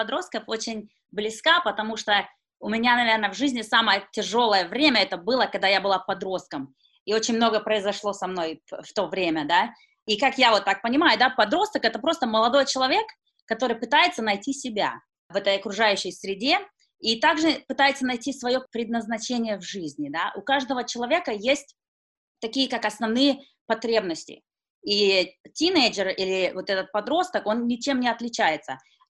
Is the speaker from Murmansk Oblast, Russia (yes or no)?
no; Saint Petersburg, Russia; now in Fresno, United States; Я сама родом из Санкт-Петербурга, России. Я приехала в Америку с моей семьей в 92-м году.